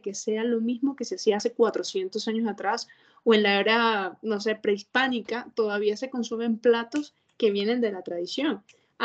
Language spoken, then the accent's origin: Spanish; Venezuela; born there; no, pues nací en Venezuela.